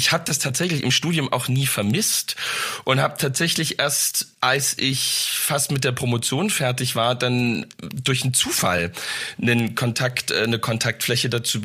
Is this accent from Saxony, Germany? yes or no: yes; Dresden, Saxony, Germany; born there; ich bin in Dresden geboren